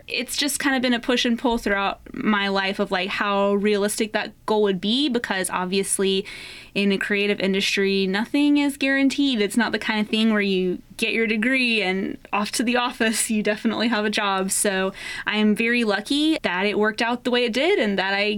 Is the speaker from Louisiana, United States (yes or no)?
yes; Baton Rouge, Louisiana, United States; You know, my mom is from like Chauvin area and I grew up in Baton Rouge, right? So moving to a different part of the state.